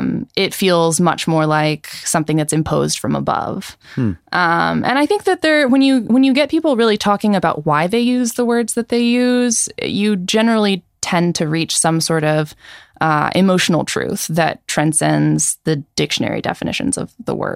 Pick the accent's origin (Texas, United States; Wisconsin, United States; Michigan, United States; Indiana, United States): Texas, United States; which is Texas, you know, I'm not just a non-Jewish American. I'm an American from the South, which is sort of like the butt of many jokes.